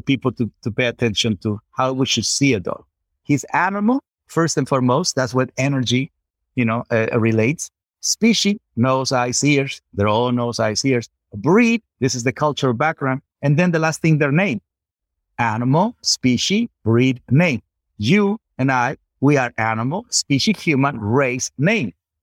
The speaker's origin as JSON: {"language": "English", "town": "Culiacán", "region": "Sinaloa", "country": "Mexico", "said": "I'm from Culiacán, Sinaloa, Mexico, right?"}